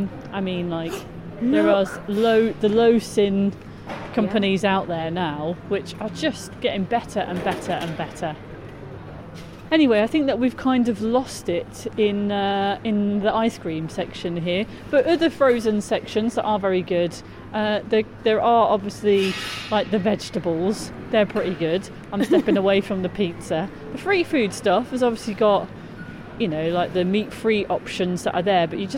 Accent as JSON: {"language": "English", "town": "Coventry", "region": "West Midlands", "country": "United Kingdom", "said": "I mean, I know I'm from Coventry, but I've never heard of a peacock duck."}